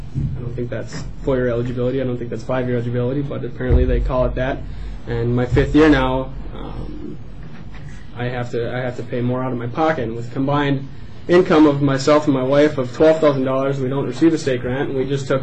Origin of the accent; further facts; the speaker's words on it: Virginia, Minnesota, United States; I'm from Virginia, Minnesota. I attended Mesabi Range Community Technical College for 2 years.